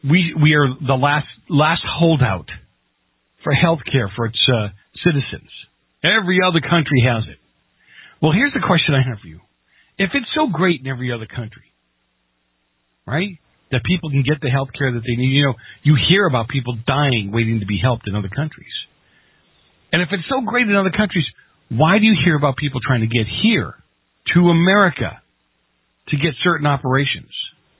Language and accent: English; Boston, Massachusetts, United States; when I grew up in Boston as a kid, we had, we had segregated areas.